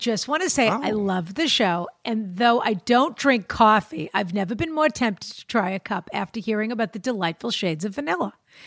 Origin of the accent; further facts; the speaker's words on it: Ireland; now in Vancouver, Canada; I'm 27. I'm from Ireland, and I'm currently living in Vancouver.